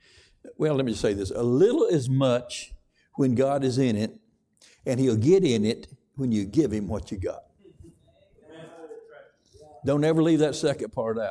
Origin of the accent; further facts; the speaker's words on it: the South, United States; By the way, I was born and raised in the Bible Belt of the South.